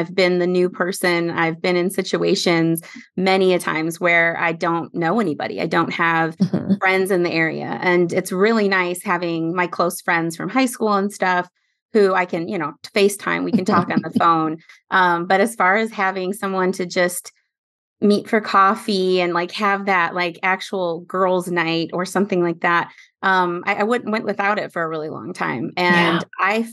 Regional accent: Midwest, United States; also born or lived in San Jose; I grew up in the Midwest. I lived in California for a few years. And now being on the East Coast

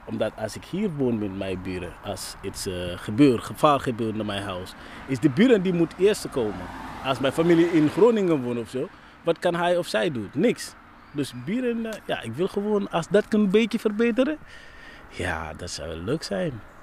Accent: Gambia; Dutch is a second language; now in Netherlands; Ik kom uit Gambia, West-Afrika. Net pas in Nederland gekomen.

